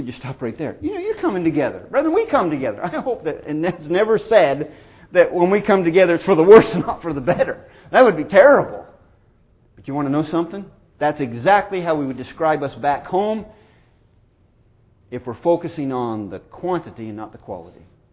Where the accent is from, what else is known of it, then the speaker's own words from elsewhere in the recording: Canada; I'm Canadian, folks, so correct me if I'm wrong later.